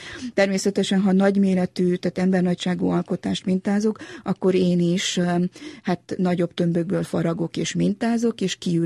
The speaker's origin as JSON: {"language": "Hungarian", "region": "Transylvania", "country": "Romania", "tie": "born or raised there", "said": "Én Erdélyben nőttem fel, én székely lány vagyok, és természetesen, mint erdélyi magyarnak"}